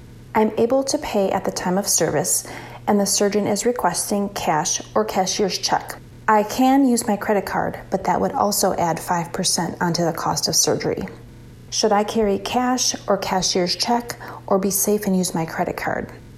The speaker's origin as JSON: {"language": "English", "region": "North Carolina", "country": "United States", "said": "I'm from North Carolina."}